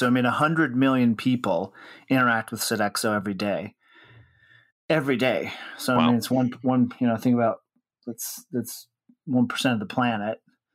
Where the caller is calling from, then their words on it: Salt Lake City, Utah, United States; Well, I'm home sequestered in Salt Lake City, Utah, which is where I live most of the time when I'm not traveling